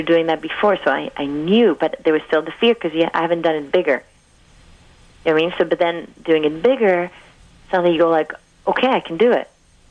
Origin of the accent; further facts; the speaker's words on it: Cuba; I came from Cuba, and I was writing in my blog for 3 years